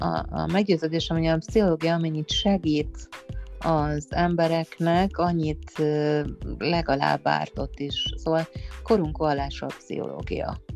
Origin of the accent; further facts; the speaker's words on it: Hungary; igenis lehetünk büszkék arra, hogy magyarok vagyunk